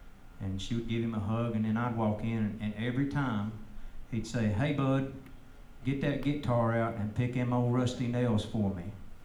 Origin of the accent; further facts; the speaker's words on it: West Virginia, United States; I grew up in West Virginia. My whole family was coal miners, and I moved to North Carolina because my dad said I was not allowed to be a coal miner.